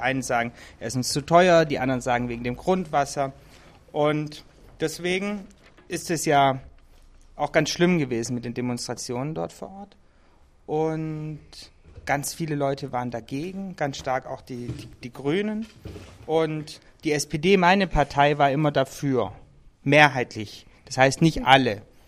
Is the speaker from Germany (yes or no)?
yes; Böblingen, Baden-Württemberg, Germany; Ich komme aus Böbling, habe Politik und Anglistik in Tübingen studiert.